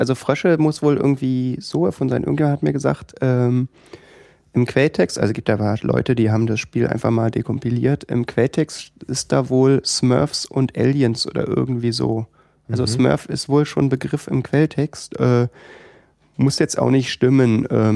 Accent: Berlin, Germany; nee, ich bin hier in Berlin geboren.

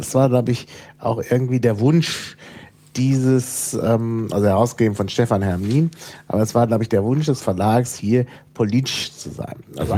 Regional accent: West Germany, Germany; Naja, ich oute mich jetzt mal als Wessi.

